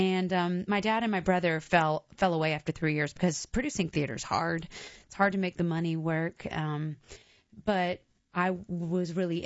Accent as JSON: {"language": "English", "town": "Raleigh", "region": "North Carolina", "country": "United States", "tie": "born or raised there", "said": "I grew up in Raleigh, North Carolina."}